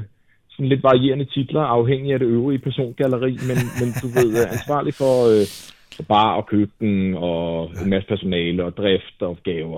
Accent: Roskilde, Zealand, Denmark; Jeg er 44 år, født og opvokset her i Roskilde ude i Himmelev, for at være lidt mere specifik.

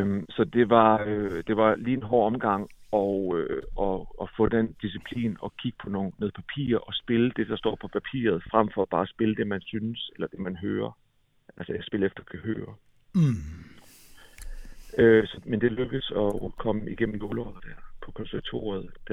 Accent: Aarhus, Central Denmark Region, Denmark; Det var i Aarhus, hvor jeg voksede op.

